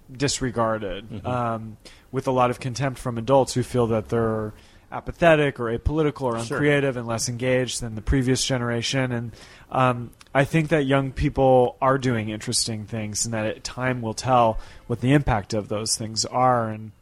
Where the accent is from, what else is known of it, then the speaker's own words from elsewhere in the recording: San Jose, California, United States; I grew up in San Jose.